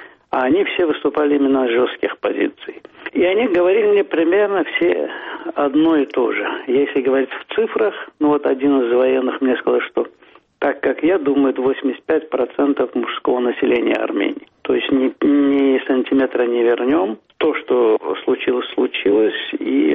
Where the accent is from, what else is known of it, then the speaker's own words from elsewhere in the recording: Azerbaijan; Но когда говорил, что из Азербайджана, то считали, что это такая неудачная шутка.